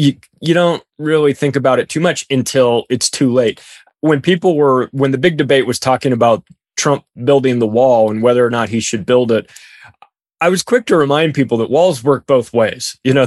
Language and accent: English; United States; I'm an American, yeah.